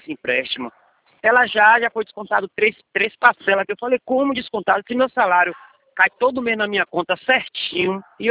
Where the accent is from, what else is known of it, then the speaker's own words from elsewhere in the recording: Simões Filho, Bahia, Brazil; E eu sou da cidade de Simões Filho.